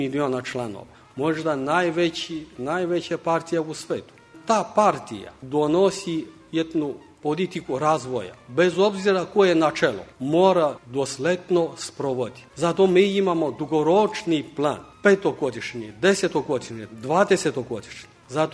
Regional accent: China; Serbian is a second language

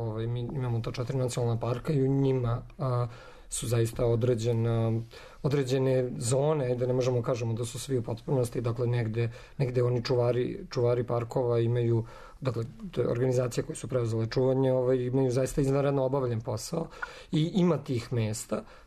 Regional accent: Vojvodina, Serbia; budući da sam deo svog detinjstva proveo u Banatu, su naše reke

